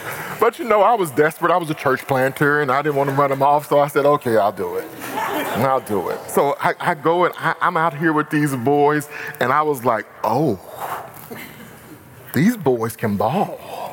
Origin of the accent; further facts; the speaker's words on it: Texas, United States; and then on top of that, I'm from Texas, okay? So we think we're it when it comes to football.